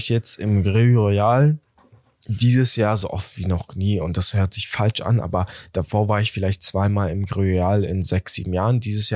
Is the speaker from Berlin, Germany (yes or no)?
yes; Berlin, Germany; als Berliner